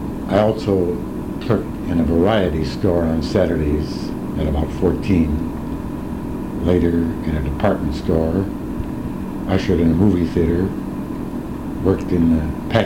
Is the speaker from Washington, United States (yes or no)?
no; Milwaukee, Wisconsin, United States; also born or lived in Chicago; I was born in Chicago in 1909, the youngest of three children. In 1915, we moved to Milwaukee, where my father managed a men's department and a department store.